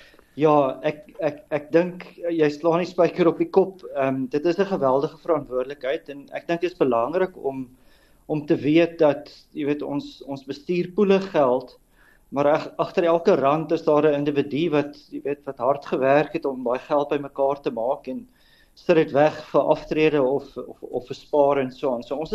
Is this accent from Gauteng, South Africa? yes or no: no; Potchefstroom, North West, South Africa; Ek het op Potchefstroom groot geword. Op 'n hoër volksskool Potchefstroom skool gegaan en ek het ook daar gestudeer.